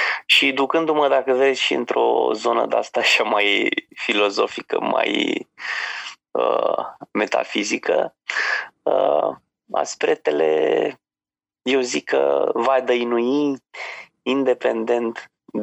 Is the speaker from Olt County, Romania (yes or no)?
no; Brăduleț, Argeș, Romania; de la Brădetu, din comuna Brăduleț, de unde am copilărit eu, de pe Valea Vâlsanului